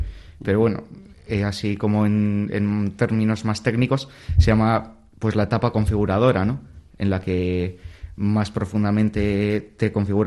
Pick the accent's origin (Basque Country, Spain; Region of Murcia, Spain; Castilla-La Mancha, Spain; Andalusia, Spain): Basque Country, Spain; Bilbao; yo soy de San Adrián, de aquí, de un barrio de Bilbao. Y yo siempre pues me he criado en un ambiente de barrio, en un ambiente de casi pueblo